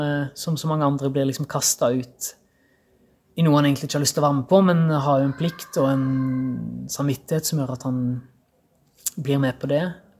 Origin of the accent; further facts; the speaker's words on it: Haugesund, Rogaland, Norway; Jeg er fra Haugesund. Jeg er 32 år gammel.